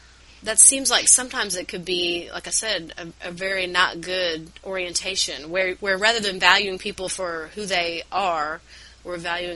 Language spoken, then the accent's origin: English; the South, United States; And I'm from the South, so that's a big thing that I've sort of had to engage